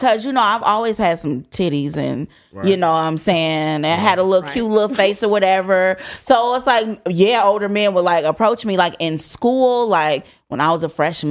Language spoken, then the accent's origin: English; Chicago, Illinois, United States; I find a lot of men and they like are intrigued by the fact that I'm from Chicago.